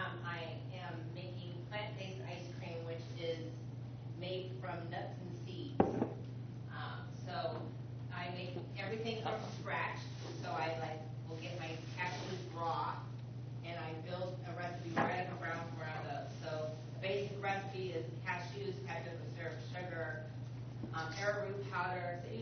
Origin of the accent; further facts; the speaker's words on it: West Coast, United States; now in Columbia City, United States; I'm actually originally from the West Coast. This is a small town sort of similar to where I've been raised up in.